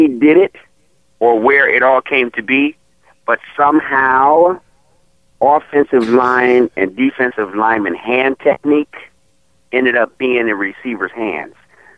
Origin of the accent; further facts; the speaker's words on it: Washington, District of Columbia, United States; I'm from Washington, D.C. My team is the Minnesota Vikings.